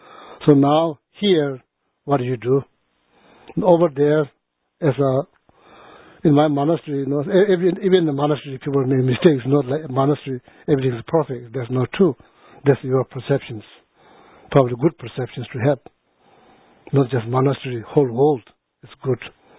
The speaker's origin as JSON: {"language": "English", "country": "India", "tie": "born or raised there", "moved": "yes", "lives_now": "United States", "said": "growing up in India, like born in India, like as a refugee, born in India, then grown up in India, then coming back here, living here last 15 years"}